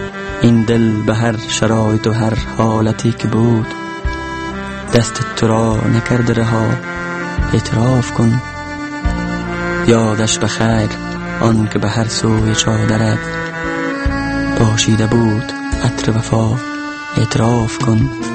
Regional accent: Maimana, Faryab, Afghanistan; born there; also born or lived in Mazar-i-Sharif; اصلا زادگاهم شهر میمنه ولایت فاریاب است، در شهر میمنه متولد شدم و بعدا به شهر مزار کوچ آمدیم که در اونجا آغاز کردم به شعر گفتن و عضو انجمن نویسندگان بلخ هستم.

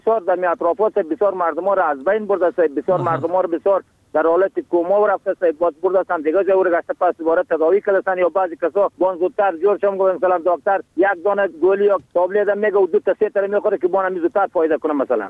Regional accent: Kahmard, Bamyan, Afghanistan; از ولسوالی کهمرد قریه یاجر ولایت ما بامیان، فعلا باشنده قریه قاغور زمین قاغور سکونت پذیر هستم

